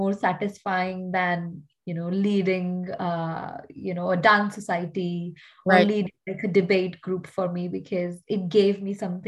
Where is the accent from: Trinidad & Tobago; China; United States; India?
India; So I guess like most people would have figured it out by now that I'm not from the UK. I'm from India